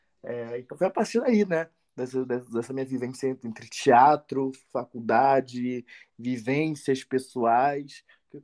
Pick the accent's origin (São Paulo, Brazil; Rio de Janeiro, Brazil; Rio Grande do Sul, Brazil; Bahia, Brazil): Rio de Janeiro, Brazil; eu tenho 23 anos, sou morador de Realengo atualmente, nasci na Cidade de Deus, vim pra cá com 8 anos e desde então tô com 23 e moro aqui.